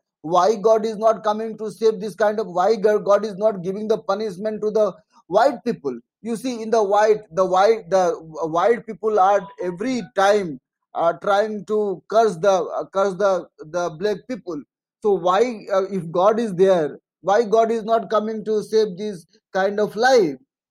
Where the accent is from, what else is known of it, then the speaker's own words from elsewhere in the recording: India; English is a second language; The Allahabad falls into the India. I'm from speaking from India.